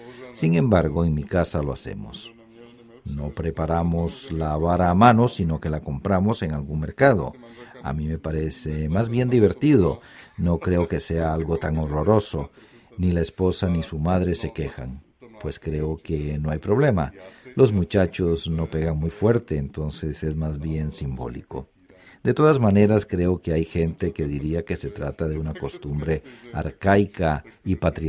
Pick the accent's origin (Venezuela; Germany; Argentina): Germany; yo crecí en Alemania, pero en una familia de Yugoslavia.